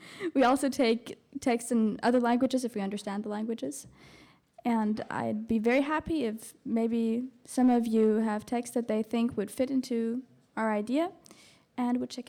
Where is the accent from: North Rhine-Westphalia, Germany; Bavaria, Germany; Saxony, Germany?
Bavaria, Germany; Nuremberg; I'm a student from Nuremberg